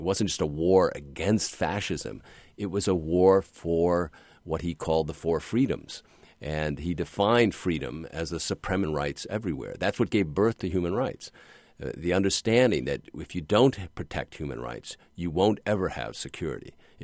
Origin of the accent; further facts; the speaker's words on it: New York, United States; what happened in my hometown of New York and what happened in Washington on 9/11